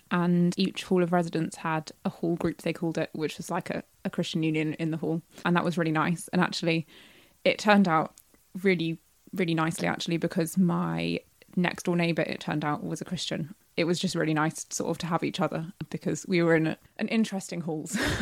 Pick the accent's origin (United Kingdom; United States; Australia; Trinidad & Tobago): United Kingdom; Longwell Green, South West England; also born or lived in Bristol; Yeah, I was born in Bristol and grew up in Longwell Green.